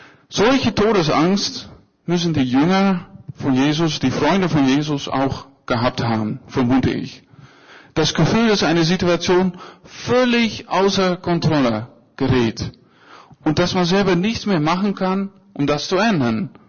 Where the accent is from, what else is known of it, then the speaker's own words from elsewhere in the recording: Netherlands; Am liebsten nicht in Holland, da wo ich herkomme, ne? Da gibt es nur Wiesen mit Kühen und Windmühlen, sehr langweilig.